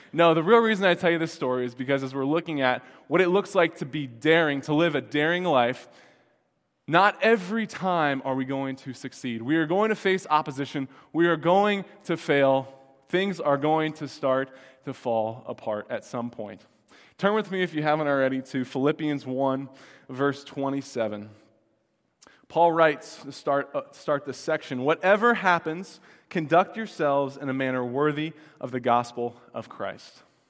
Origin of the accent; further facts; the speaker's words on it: Ohio, United States; So I'm from Ohio, and if you're not aware, Ohio is really cold in the winter